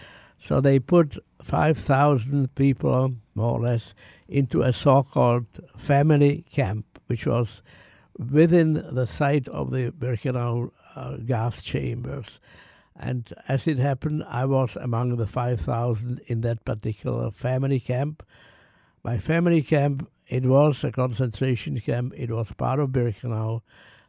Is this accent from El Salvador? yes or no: no; Czechia; I come from Czechoslovakia, the western part of Czechoslovakia, which is now the Czech Republic.